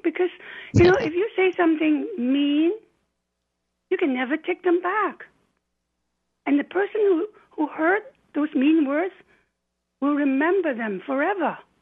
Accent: Hong Kong; Well, you know, we grew up in Hong Kong, both of us, and it was very open in terms of beliefs.

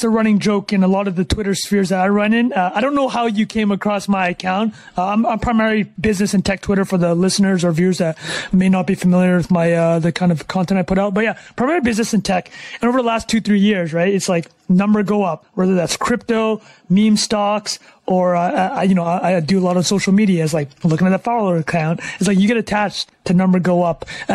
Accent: Calgary, Alberta, Canada; born there; So I'm Canadian, Vietnamese Canadian. I was born in Calgary. My parents are both Vietnamese refugees.

